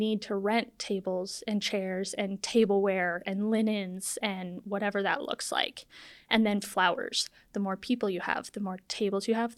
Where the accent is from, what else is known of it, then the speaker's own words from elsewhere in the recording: Idaho, United States; So I'm from North Idaho, born and raised here.